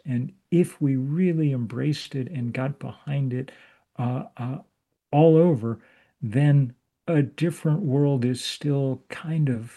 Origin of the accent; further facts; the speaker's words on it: United States; And for me, it's the darkest moment of my life as an American.